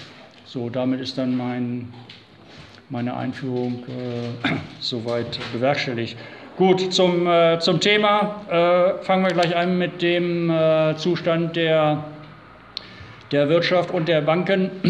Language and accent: German; Wiesbaden, Hesse, Germany; Ich komme aus Wiesbaden, habe in Frankfurt kandidiert